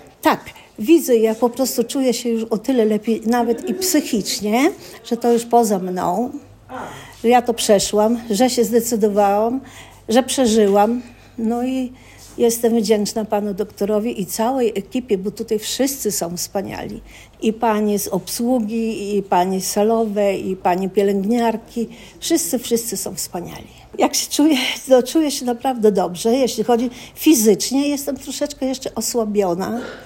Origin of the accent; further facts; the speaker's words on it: Przemyśl, Subcarpathian Voivodeship, Poland; pochodzę z Przemyśla, z przepięknego miasta.